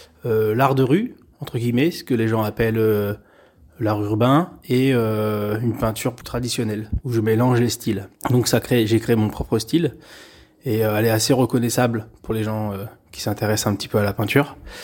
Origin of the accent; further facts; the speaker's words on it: Caen, Normandy, France; J'ai grandi à Caen, j'ai étudié à Caen et après je suis parti assez jeune